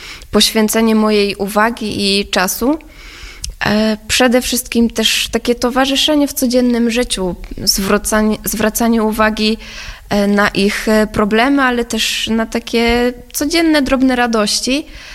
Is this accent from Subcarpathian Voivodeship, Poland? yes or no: no; Lubliniec, Silesian Voivodeship, Poland; moved away as an adult; now in Warsaw, Poland; jestem z Lublińca, aczkolwiek od prawie już 7 lat w Warszawie z uwagi na studia.